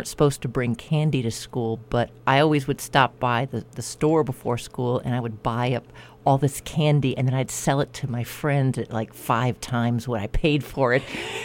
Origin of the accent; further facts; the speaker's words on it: California, United States; also born or lived in England / Japan; We grew up living in Southern California, but I also lived in England for a year, and I lived in Japan for 6 months